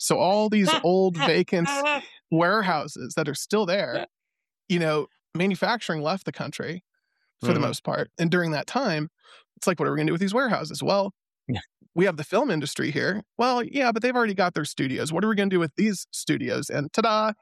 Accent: Virginia Beach, Virginia, United States; also born or lived in Cleveland / Orange County / Los Angeles / Scottsdale; now in Denver, United States; I grew up in Virginia Beach, went to college for a year in Cleveland, Ohio, moved out to Orange County, then LA, then Scottsdale, then Denver, right? So Denver now

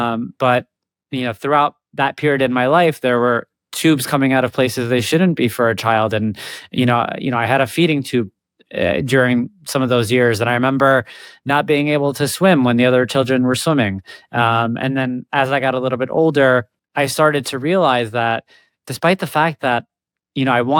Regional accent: Egypt; My story began, I was born in Egypt. When I was 3 years old, I was diagnosed with leukemia. You know, growing up in Egypt

